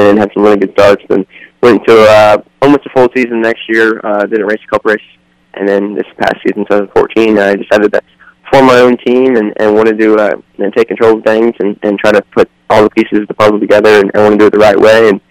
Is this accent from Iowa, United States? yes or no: yes; Westmore, Iowa, United States; I'm originally from Westmore, Iowa